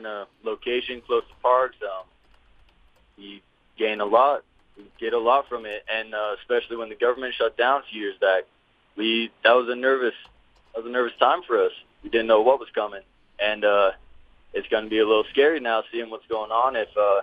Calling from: Utah, United States; I'm from Utah. And okay. Growing up there, I was near a lot of national parks

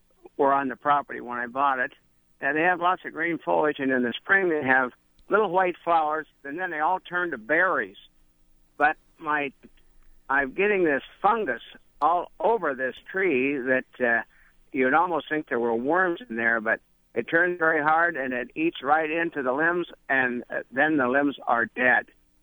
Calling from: Bluegrass, Iowa, United States; Hi, yeah, I'm from Bluegrass, Iowa.

